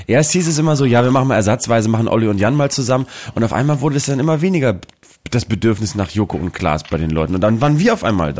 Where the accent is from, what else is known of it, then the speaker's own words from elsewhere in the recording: Germany; Ach komm, sparen, ich bin Deutscher.